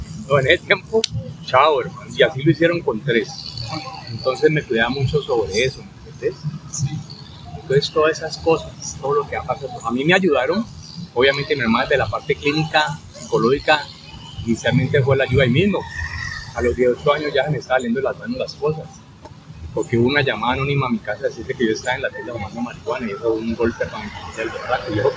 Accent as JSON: {"language": "Spanish", "town": "Cali", "region": "Valle del Cauca", "country": "Colombia", "said": "De aquí de Cali."}